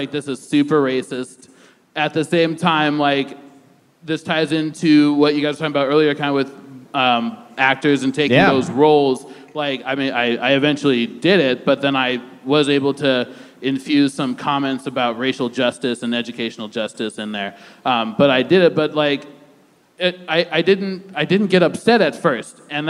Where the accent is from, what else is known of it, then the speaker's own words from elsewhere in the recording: Seattle, Washington, United States; I grew up in Seattle in the North End, and then I went to school in upstate New York